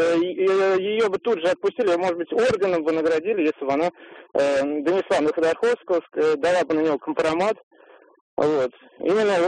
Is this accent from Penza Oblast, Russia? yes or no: no; Moscow, Russia; Я из Москвы.